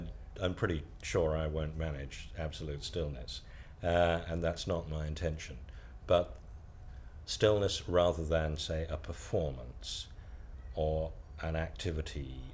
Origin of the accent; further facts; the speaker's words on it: Romford, London, United Kingdom; born there; now in Herefordshire, United Kingdom; I was born in Romford in Essex.